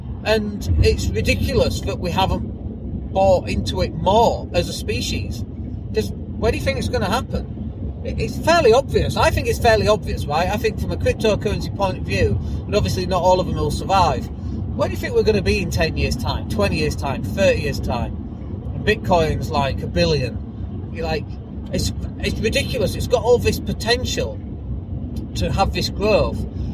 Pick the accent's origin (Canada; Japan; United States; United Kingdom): United Kingdom; England; But I'm still English and I'm still from Britain